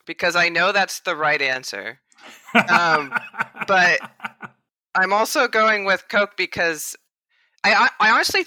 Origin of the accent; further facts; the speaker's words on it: California, United States; Yeah, I'm from the West. I'm from California.